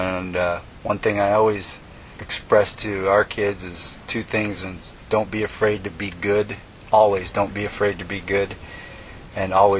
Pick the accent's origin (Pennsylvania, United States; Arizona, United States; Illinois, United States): Arizona, United States; Cave Creek; I grew up in Cave Creek, and at the time in Cave Creek, they didn't have a high school.